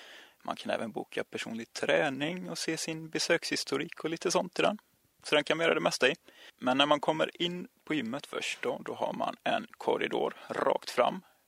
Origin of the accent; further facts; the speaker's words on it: Nossebro, Västra Götaland County, Sweden; eftersom jag kommer ifrån Nossebro